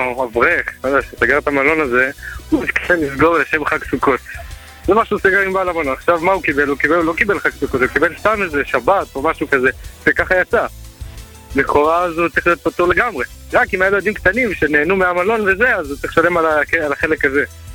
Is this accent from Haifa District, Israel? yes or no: no; Ashdod, Southern District, Israel; אני מאשדוד.